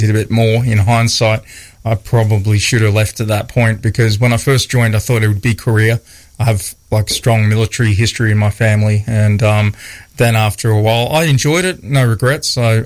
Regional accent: Queensland, Australia; I'm originally from Queensland, Australia, but I've moved around a lot throughout life.

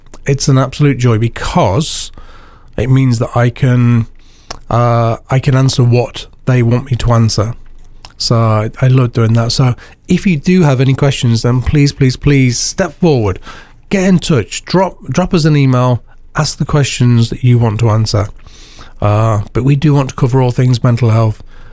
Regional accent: Mansfield, England, United Kingdom; I'm from Mansfield originally

